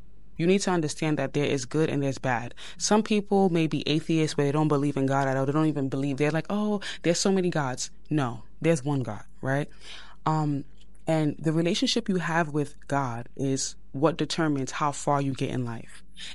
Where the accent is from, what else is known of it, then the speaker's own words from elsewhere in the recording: Brooklyn, New York, United States; Yes, I went to Abraham Lincoln in Brooklyn, New York. So we did like a whole talent show.